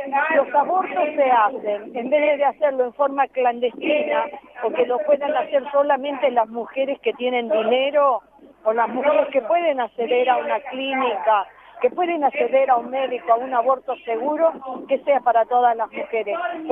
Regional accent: Mar del Plata, Buenos Aires Province, Argentina; Somos de Mar del Plata.

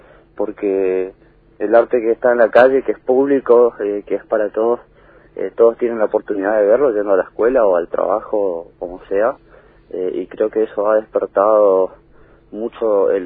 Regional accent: Puerto Iguazú, Misiones, Argentina; Soy de Puerto Iguazú, sí.

